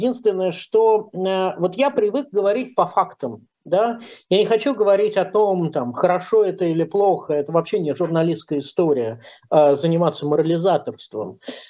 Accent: Saint Petersburg, Russia; Понятно, что я из Петербурга, и мне важно тоже то, что там происходит.

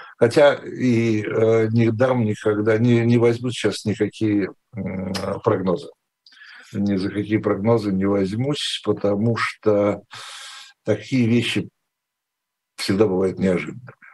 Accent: Ukraine; born there; also born or lived in Russia; Я хоть и родился на Украине, в Украине, извините, я не могу никак от этого отрешиться. Хоть я родился в Украине, но я украинский язык не знаю. У меня вот отец хорошо знал украинский язык, он украинскую школу заканчивал, а я нет. Я заканчивал, учился уже не в Украине, а в России.

